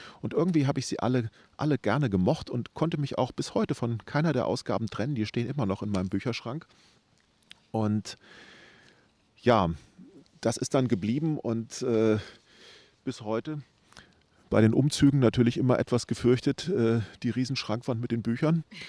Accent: Wiesbaden, Hesse, Germany; ich bin in Wiesbaden groß geworden

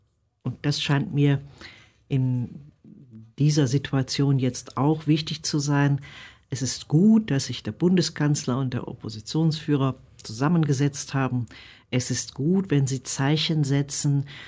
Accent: North Rhine-Westphalia, Germany; wie ich als Rheinländerin in den 50er oder 60er Jahren hier im Großraum Neuss, Köln und so.

